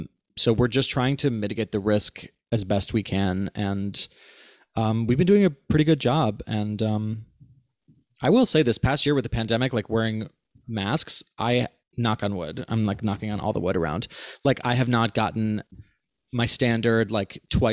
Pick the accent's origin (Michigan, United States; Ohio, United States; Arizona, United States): Ohio, United States; Cleveland; So Alex and I grew up together in Cleveland, Ohio, and we did, I know, twist.